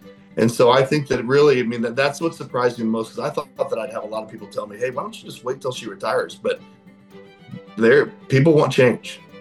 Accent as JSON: {"language": "English", "town": "Biggsville", "region": "Illinois", "country": "United States", "tie": "born or raised there", "said": "Okay. Well, I grew up in Biggsville, Illinois. I actually went to Union High School, which is now West Central."}